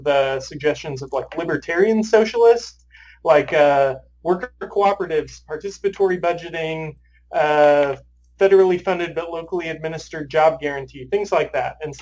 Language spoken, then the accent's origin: English; Nampa, Idaho, United States; basically, I grew up in Nampa, Idaho, in Republican family, and spent a lot of my life.